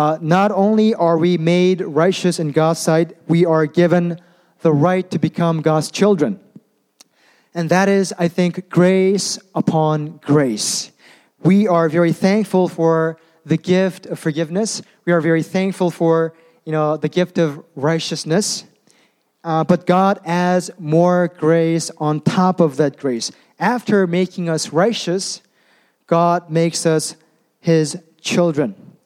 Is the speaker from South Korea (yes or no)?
yes; South Korea; When I was growing up in Korea, all the boys in the neighborhood